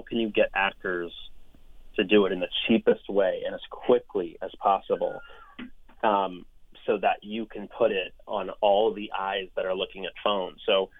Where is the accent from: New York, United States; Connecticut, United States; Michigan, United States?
Connecticut, United States; Guilford; I mean, I grew up in Guilford, Connecticut, in a log cabin, and all we had access to was local shows.